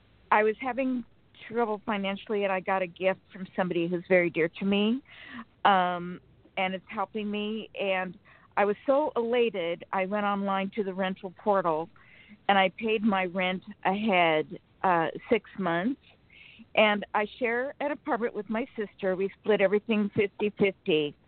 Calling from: Sacramento, California, United States; from Sacramento, California.

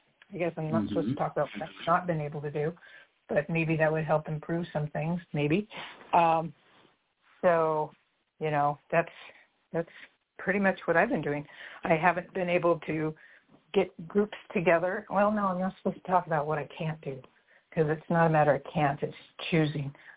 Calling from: Napa Valley, California, United States; from Napa Valley, and I can't let you do this alone.

